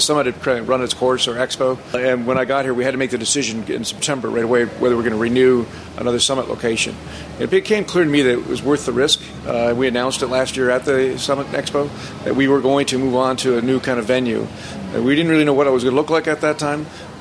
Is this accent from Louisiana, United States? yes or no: no; Twin Cities, Minnesota, United States; I grew up in the Twin Cities, worked for a little lumber company called Knox Lumber Company